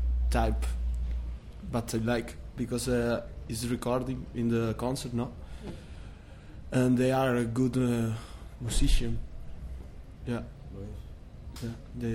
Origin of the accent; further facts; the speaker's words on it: Spain; English is a second language; from Spain.